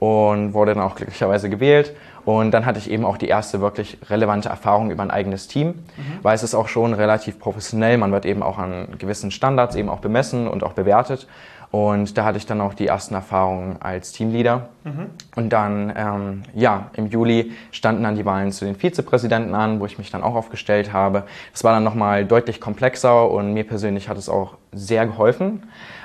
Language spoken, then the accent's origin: German; Thuringia, Germany; ich komme aus Thüringen